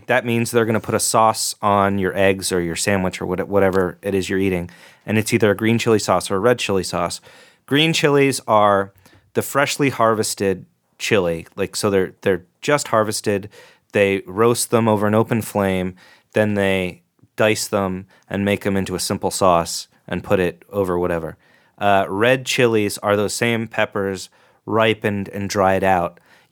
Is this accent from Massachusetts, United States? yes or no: no; Texas, United States; I grew up in Texas and there's a lot of Tex-Mex there.